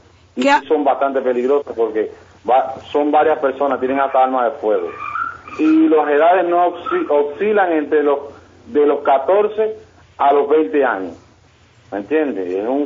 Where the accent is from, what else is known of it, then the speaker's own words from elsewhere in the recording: Santiago de Cuba, Cuba; now in Bayamo, Cuba; Yo no soy bayamé, yo soy santiaguero. Pero, ¿cómo se llama esto? Vivo hace bastante tiempo aquí en Bayamo